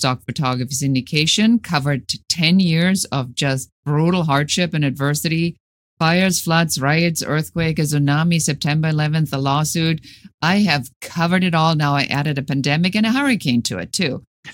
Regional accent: Germany; English is a second language; now in United States; Originally, I'm from Germany.

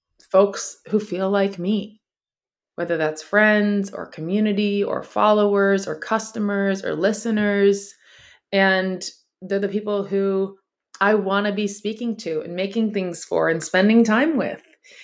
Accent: Canada; I never ever, maybe because I'm Canadian, will be anything less than kind about it.

